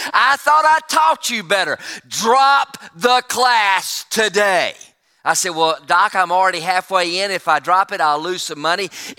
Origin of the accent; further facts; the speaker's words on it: Trussville, Alabama, United States; Now, I was from Trustville, Alabama, so non-historical was kind of a strange term.